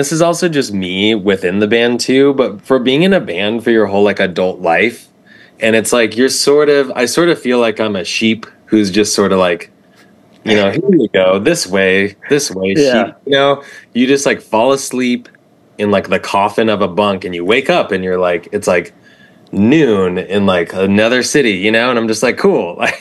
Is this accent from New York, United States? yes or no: no; California, United States; Ryan and I grew up in Orange County